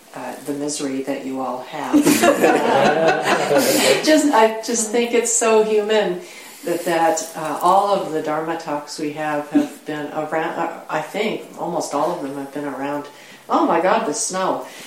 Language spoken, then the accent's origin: English; Seattle, Washington, United States; You know, I'm visiting here from Seattle, staying for a while